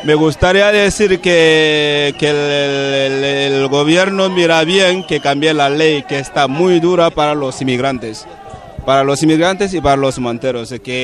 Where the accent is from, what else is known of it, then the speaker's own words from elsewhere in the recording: Senegal; now in Spain; Yo soy de Senegal. Yo llevo 3 años aquí en España.